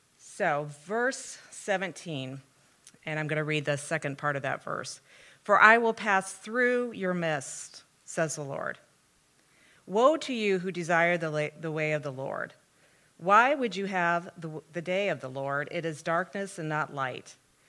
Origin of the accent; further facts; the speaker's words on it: Pekin, Illinois, United States; I grew up over in Pekin, so I was a big city girl to him. At 30,000 population, was a big city girl.